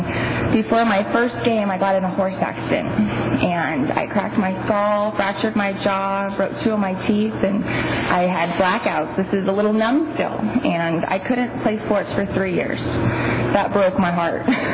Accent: Three Rivers, United States; How it started, I grew up in Three Rivers, and I have... Thank you. I love Three Rivers. Grew up, you know, country girl, going outside, going hunting and fishing

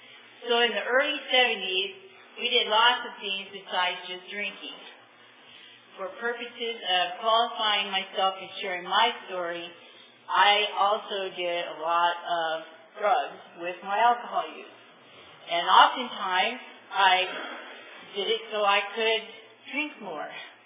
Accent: Michigan, United States; And I'm from Michigan.

